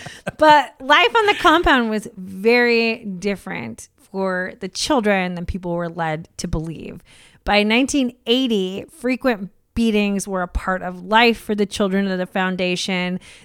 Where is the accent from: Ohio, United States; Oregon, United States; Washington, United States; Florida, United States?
Washington, United States; Seattle; We're not Hollywood people. We're weirdos from Seattle.